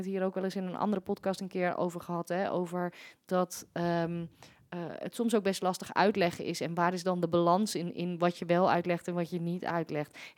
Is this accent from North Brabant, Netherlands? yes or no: yes; Bergen op Zoom, North Brabant, Netherlands; Ik kom uit Berg op Zoom. En in Berg op Zoom, in Brabant, ja, vieren we carnaval natuurlijk.